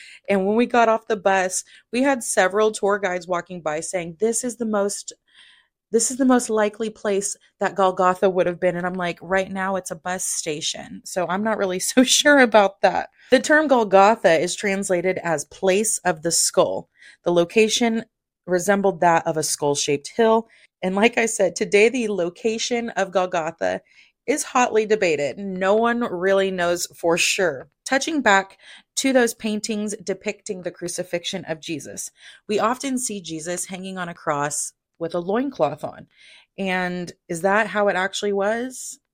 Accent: Texas, United States; accent: Texas twang; And obviously, I am from Texas, so I probably said both of those words with quite a bit of a twang and honestly probably botched it.

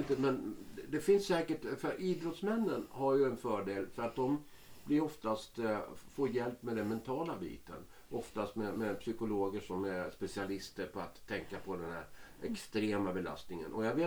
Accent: Eskilstuna, Södermanland, Sweden; jag kom ifrån Eskilstuna och det var på musikskolan då där.

